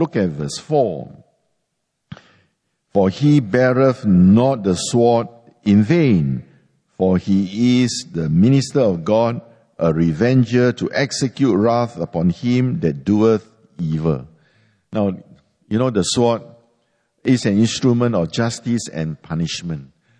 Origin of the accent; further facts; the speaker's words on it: Singapore; also born or lived in Hong Kong; I remember when I used to live in Hong Kong, a lot of my friends having heard that I came from Singapore